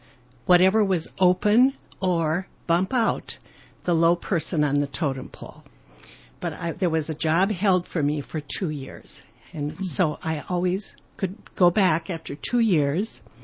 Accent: Decorah, Iowa, United States; Well, I grew up in Iowa, and I had decided I think it's time to paint something related to my childhood, my upbringing, Decorah, Iowa.

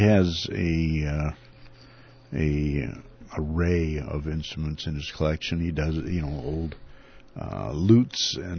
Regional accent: Montgomery, Minnesota, United States; they're all musicians from Northfield, save myself. I'm from Montgomery.

